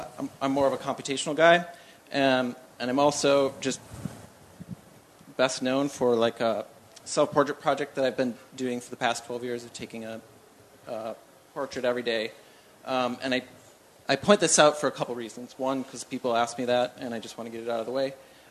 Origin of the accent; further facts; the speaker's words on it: Minnesota, United States; now in Baltimore, United States; I come from Minnesota.